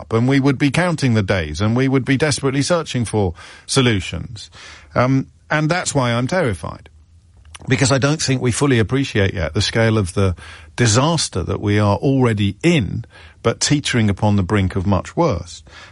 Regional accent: United Kingdom; I'm British, right? And I'm terrified by a lot of what is going on.

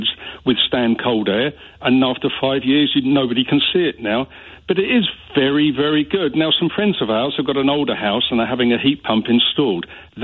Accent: United Kingdom; now in Germany; Well, I say we, I'm still a Brit.

